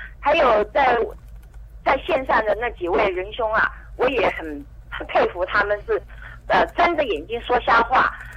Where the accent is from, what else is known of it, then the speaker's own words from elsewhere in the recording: Taiwan; 我是从台湾来的。